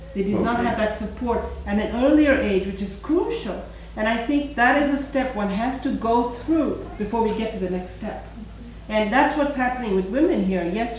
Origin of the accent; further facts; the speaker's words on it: India; I grew up in India.